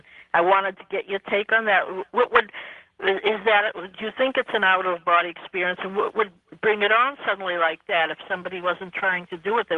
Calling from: Fitchburg, Massachusetts, United States; It's in Massachusetts. It's probably 50 miles.

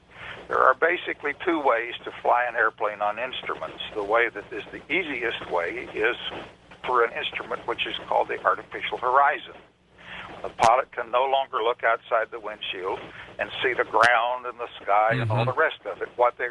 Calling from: College Station, Texas, United States; I'm out of College Station, Texas.

